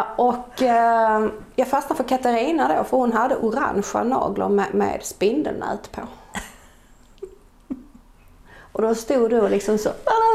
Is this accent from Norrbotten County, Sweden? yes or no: no; Skåne, Sweden; accent: Scanian; Och jag hoppas att ni förstår min skånska. Som sagt var så håller jag till i mitten i Skåne.